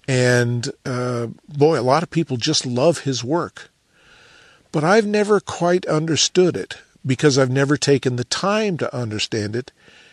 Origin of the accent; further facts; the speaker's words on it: Oregon, United States; And probably because that's the aesthetic I grew up with photographically. I was raised in Oregon.